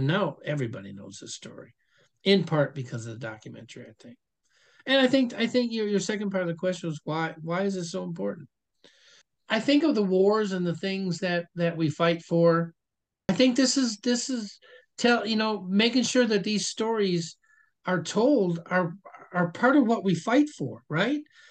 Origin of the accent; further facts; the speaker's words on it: Racine, Wisconsin, United States; And then the third time I was in Milwaukee, Wisconsin, my hometown, well, my home state. I'm from Racine, just to the south.